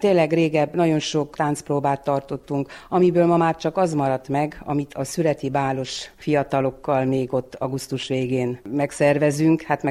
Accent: Nyárádmagyarós, Mureș County, Romania; Sose vágytam elmenni innen. Itt születtem én Nyárádmagyaroson, itt jártam 8. osztályig, utána középiskolába, Nyárádszeredába.

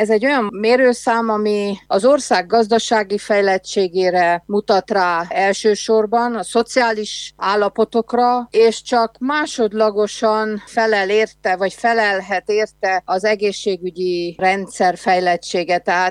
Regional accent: Székely Land, Romania; mert mi a mi udvarunkban kell elsősorban rendet tegyünk, mint székelyföldi magyarság, vagy erdélyi magyarság

